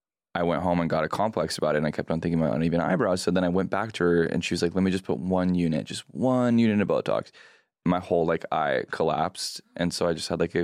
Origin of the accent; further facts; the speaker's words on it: San Diego, California, United States; San Diego.